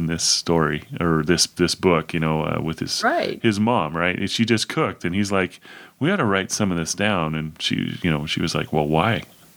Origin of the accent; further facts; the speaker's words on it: Idaho, United States; So they both grew up in New York City, and then they moved us to Idaho, and I grew up in Idaho. So I was in Idaho from pretty much kindergarten all the way through high school.